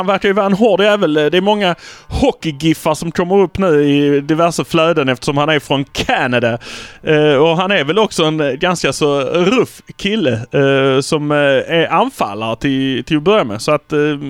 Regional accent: Malmö, Skåne, Sweden; Det blir tydligt, men vi är från Malmö.

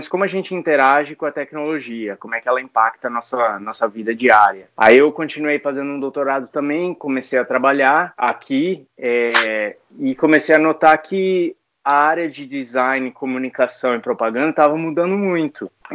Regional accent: Maringá, Paraná, Brazil; eu sou maringaense. Sim, sim. Eu sou maringaense, mas eu estudei no Rio, sim.

